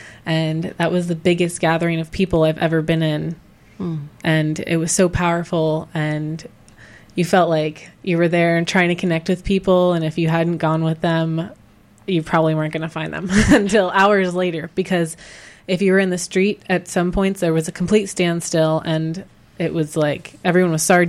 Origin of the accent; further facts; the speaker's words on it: Virginia, United States; Well, I grew up in Northern Virginia, and I've been to the National Mall so many times.